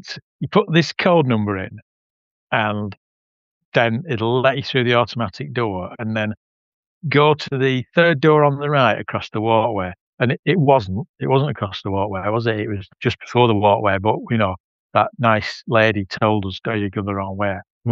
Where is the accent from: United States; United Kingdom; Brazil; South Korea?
United Kingdom; Bolton, North West England; We're from Bolton. We think this is nice. Best of Bolton.